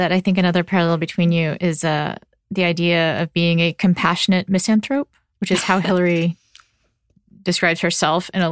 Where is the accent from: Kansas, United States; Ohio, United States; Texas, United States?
Texas, United States; Austin; I'm from Austin, though. Yeah. So Austin is of course a little bit of a place.